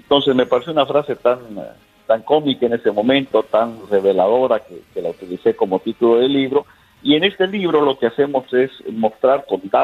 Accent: Bolivia; aquí tiene un servidor más desde la trinchera que nos toque desde Bolivia para hablar de lo que acontece en mi país

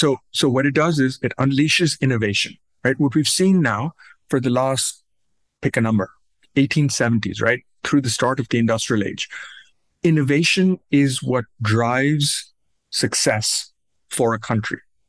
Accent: Pakistan; now in United States; So look, I grew up in South Asia. I was born and raised in Pakistan. I saw a whole bunch of change go on in the country that I was, and then I came to study in the US.

